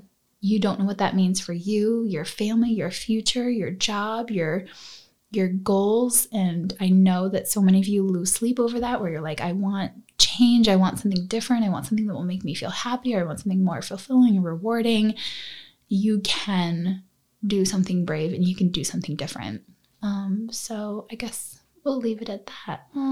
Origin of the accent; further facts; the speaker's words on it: Boston, Massachusetts, United States; I'm swearing. I'm from Boston. It just happens.